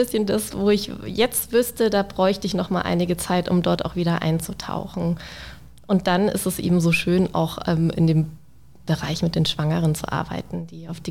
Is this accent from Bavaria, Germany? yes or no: yes; Munich, Bavaria, Germany; dann doch in München letztendlich, meine Heimatstadt.